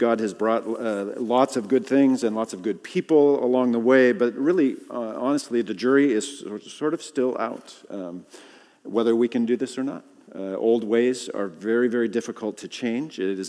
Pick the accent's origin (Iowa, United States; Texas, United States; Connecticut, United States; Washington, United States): Washington, United States; Seattle; You know, I grew up on Queen Anne, went to Queen Anne High School, played baseball over at the field.